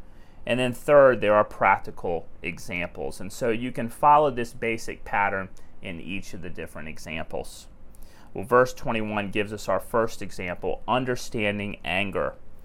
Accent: United States; In my home country, the U.S., the murder rate actually increased by 20%.

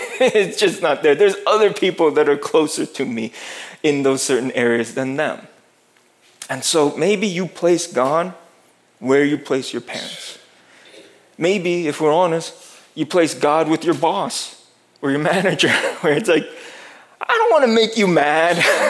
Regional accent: New Jersey, United States; Now, there was a lot of people that I grew up with in Jersey.

